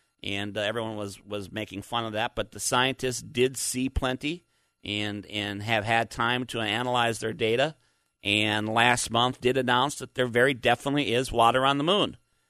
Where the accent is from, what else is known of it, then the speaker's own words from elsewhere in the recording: Minnesota, United States; When I was growing up in Minnesota, I read every space-related book in the library of Ron Elementary School.